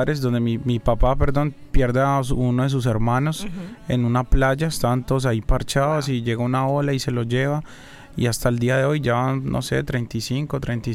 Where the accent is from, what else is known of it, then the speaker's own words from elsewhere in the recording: Medellín, Antioquia, Colombia; moved away; Realmente yo soy muy de mi tierra. Yo mantengo, o sea, aunque yo vivo acá, yo me la mantengo en Medellín.